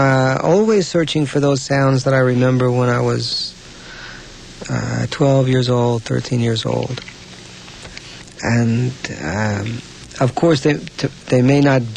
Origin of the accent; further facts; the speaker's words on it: Queens, New York, United States; growing up in Queens and hearing music that came from Memphis or New Orleans or even a street corner in Harlem.